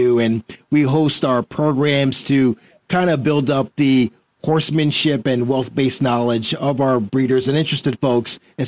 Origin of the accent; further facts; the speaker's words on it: Westbury, New York, United States; born there; So my family's originally from Jamaica. Everybody immigrated to the U.S. I was born in Long Island, New York, Westbury